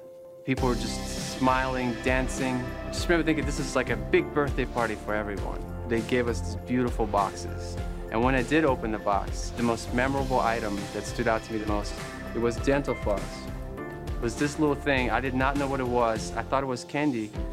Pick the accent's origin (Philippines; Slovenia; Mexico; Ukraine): Ukraine; Kyiv; I was born and raised in Kiev, Ukraine. I was born to a Christian family. My father was an underground minister in Kiev.